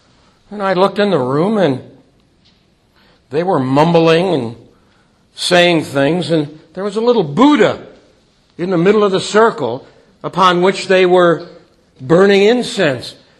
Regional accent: Pittsburgh, Pennsylvania, United States; Irma and I come from Pittsburgh, Pennsylvania, from Steeler Nation.

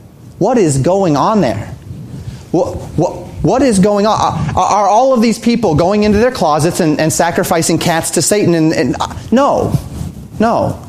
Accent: Colorado, United States; I grew up in Colorado.

